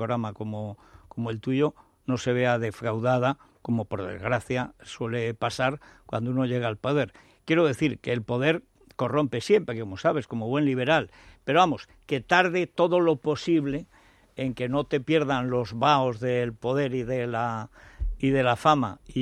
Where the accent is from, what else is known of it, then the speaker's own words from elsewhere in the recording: Spain; como españoles